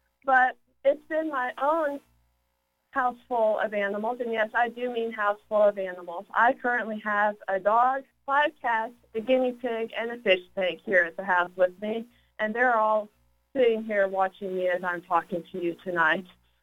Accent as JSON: {"language": "English", "town": "Plano", "region": "Texas", "country": "United States", "tie": "born or raised there", "said": "I grew up in Plano, Texas, and I grew up in a house full of animals."}